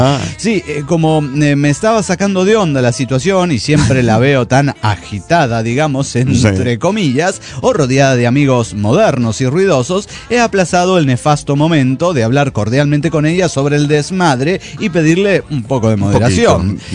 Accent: Celaya, Guanajuato, Mexico; de Celaya, Guanajuato, México.

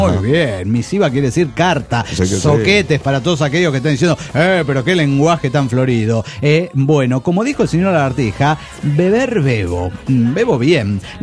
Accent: Axochiapan, Morelos, Mexico; La causa es que en mi pueblo, en Axochiapan, el caos es

